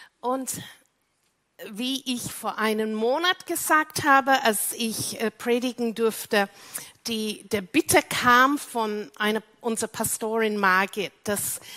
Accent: United Kingdom; German is a second language; also born or lived in Luxembourg; now in Vienna, Austria; Ja, ich rede noch ein bisschen mit meinem schönen Akzent

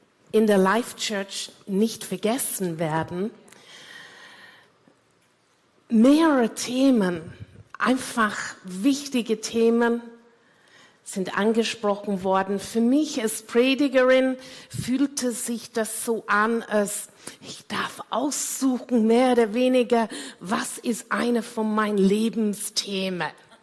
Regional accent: South West England, United Kingdom; German is a second language; ich bin am Bauernhof in Cornwall aufgewachsen.

